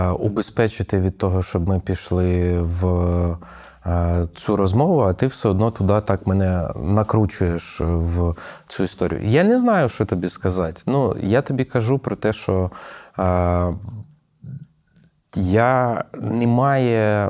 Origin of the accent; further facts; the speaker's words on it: Kyiv, Ukraine; Я так для себе формулюю, що моє рідне місто Київ.